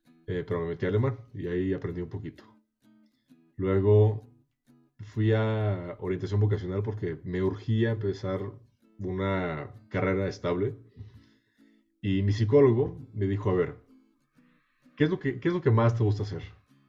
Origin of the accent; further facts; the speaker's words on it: Mexico City, Mexico; soy de la Ciudad de México, nacido y criado totalmente. Tengo 23 años.